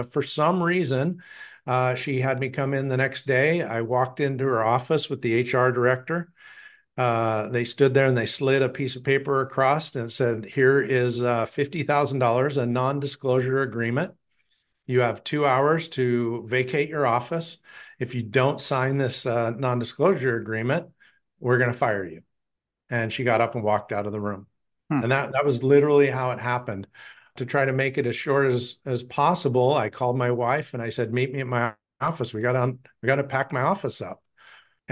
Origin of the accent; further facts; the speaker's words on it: Boise, Idaho, United States; But I was born and raised in Boise, Idaho. Worked my 30 years for the Boise Fire Department in Idaho.